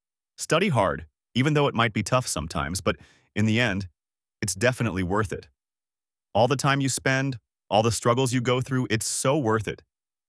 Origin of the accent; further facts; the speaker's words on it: Germany; since I grew up around them in Germany.